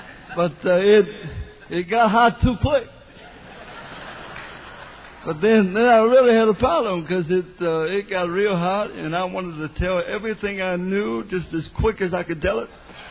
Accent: New Orleans, Louisiana, United States; I met a man once that told me that he visited in New Orleans, my hometown

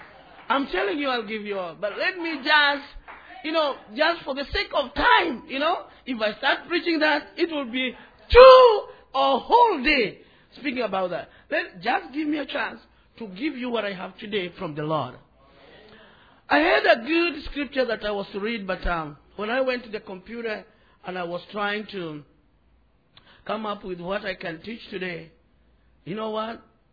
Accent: Kenya; I'm from Kenya, Africa. Kenya is in East Africa.

